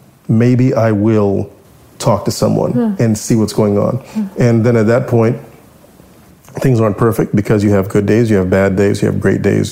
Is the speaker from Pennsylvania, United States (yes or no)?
no; Orlando, Florida, United States; I grew up in Orlando, Florida, okay. In a neighborhood called Tangelo Park. I'm predominantly Black neighborhood, lower middle class